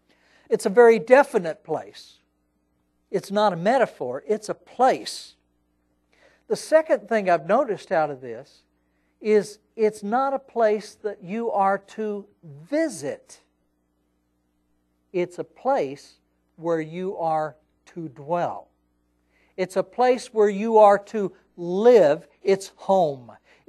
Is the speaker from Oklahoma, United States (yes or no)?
no; Texas, United States; I'm trying to learn Hebrew, and I was born and raised in Texas. I never really learned English.